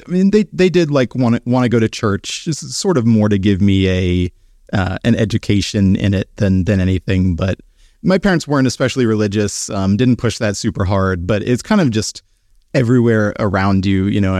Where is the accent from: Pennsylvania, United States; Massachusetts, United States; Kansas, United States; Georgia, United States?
Georgia, United States; Yeah, I grew up in the South. A lot of my family is in Atlanta, Georgia